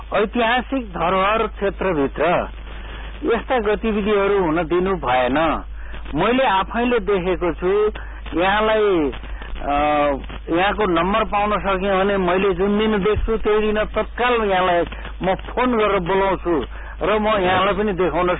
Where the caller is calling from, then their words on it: Kumarigal, Bagmati, Nepal; म कुमारीगालबाट, कुमारीगाल सात नम्बर वडा कुमारीगालबाट।